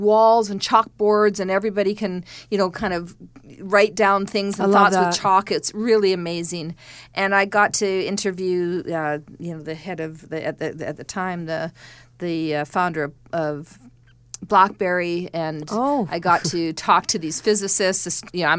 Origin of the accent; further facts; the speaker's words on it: South Africa; I'm South African.